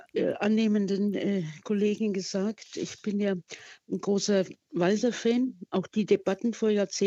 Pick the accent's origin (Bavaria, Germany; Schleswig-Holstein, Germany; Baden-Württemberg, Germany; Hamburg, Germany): Bavaria, Germany; Nuremberg; born there; Ich bin selber eine alte Kuh von 70. Meine Eltern waren Berliner. Ich bin in Nürnberg geboren